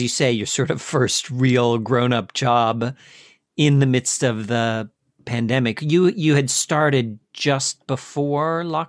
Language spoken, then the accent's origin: English; United States; You know, as an American, that was